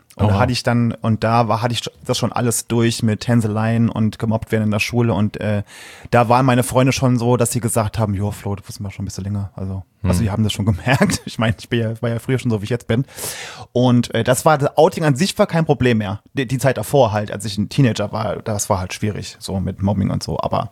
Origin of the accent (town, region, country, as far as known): Saarland, Germany